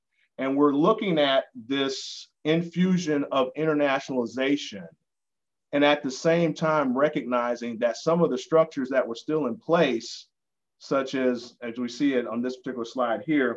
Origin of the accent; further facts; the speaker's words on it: Atlanta, Georgia, United States; growing up in Atlanta as a Black man, everyone tells you that at some point you need to go to Africa.